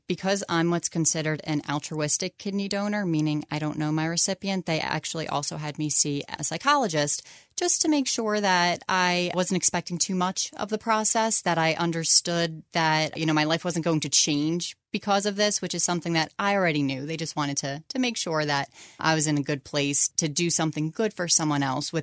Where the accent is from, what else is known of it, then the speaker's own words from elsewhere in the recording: Evesham, New Jersey, United States; I am from Evesham in New Jersey, Burlington County, and have been here for over 20 years.